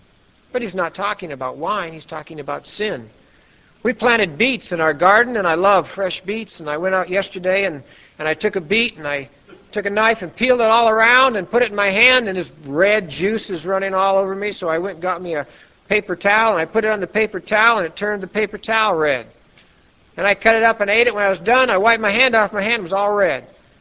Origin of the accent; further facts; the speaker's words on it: Montana, United States; When we were kids, I grew up in Montana.